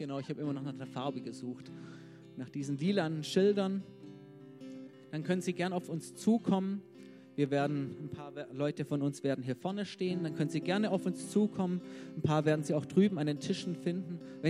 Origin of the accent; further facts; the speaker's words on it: Stuttgart, Baden-Württemberg, Germany; Ich bin aus Stuttgart